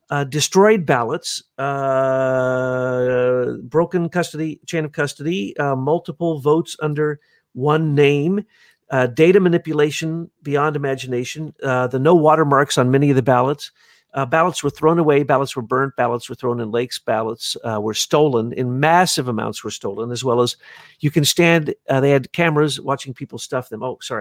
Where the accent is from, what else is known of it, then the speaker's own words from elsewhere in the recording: the Ozarks, United States; I'm from the Ozarks.